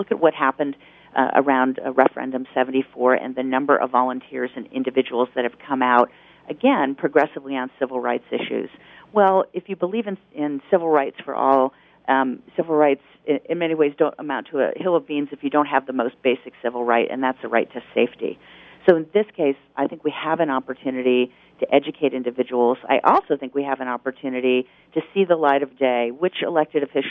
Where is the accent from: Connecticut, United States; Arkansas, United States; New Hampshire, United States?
Connecticut, United States; Newtown; now in Washington State, United States; now this tragedy in Newtown, Connecticut, my home state.